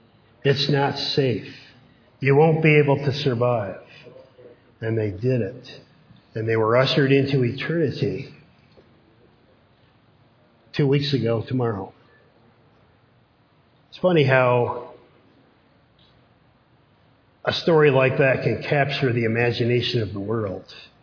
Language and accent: English; Canada; even though I'm a Canadian, I have no idea how old Canada is today.